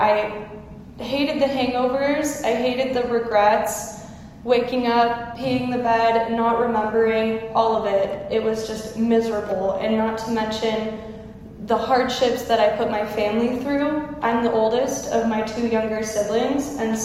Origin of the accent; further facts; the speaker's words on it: Los Osos, California, United States; I grew up in Los Osos, born and raised.